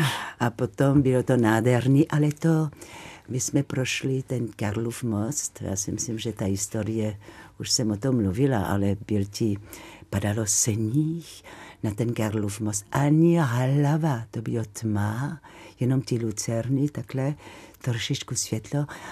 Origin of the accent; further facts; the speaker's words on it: Marseille, Provence-Alpes-Côte d'Azur, France; Czech is a second language; moved away; Hodně turistů. Já jsem z Marseille, tak je to takové trošku divoké.